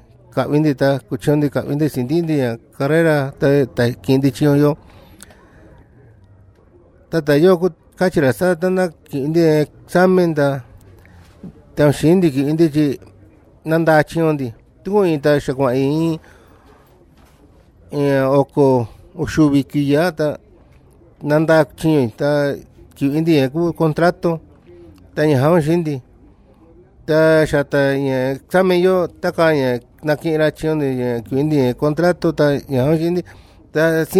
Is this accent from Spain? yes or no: no; Ocuapa, Guerrero, Mexico; first language Tu'un Savi (Mixtec); Spanish is a second language; vengo del estado de Guerrero, del municipio de Copanatoyat, mi pueblo natal es Ocuapa. Y nuestra lengua que nosotros hablamos es el tonsabi.